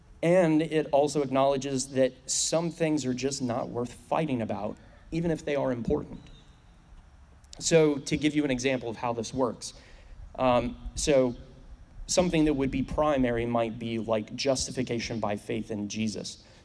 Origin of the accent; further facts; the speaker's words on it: Appalachia, United States; So I'm from Appalachia, not Appalachia. That's one of those minor things that I'm passionate about. It's Appalachia. No, just kidding. So we in Appalachia have decent sized mountains.